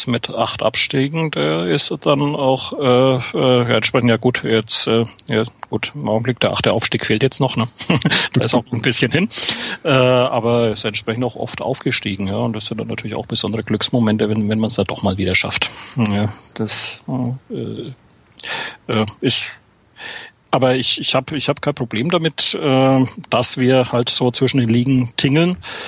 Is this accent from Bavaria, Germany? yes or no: yes; Bavaria, Germany; accent: Franconian; Wie man an der Aussprache sicherlich hören kann, komme ich aus Franken. Ich vertrete also Lothar Matthäus Dialekt.